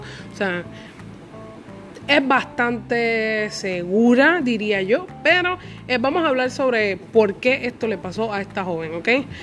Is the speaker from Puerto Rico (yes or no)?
yes; Puerto Rico; en mi país, que es Puerto Rico.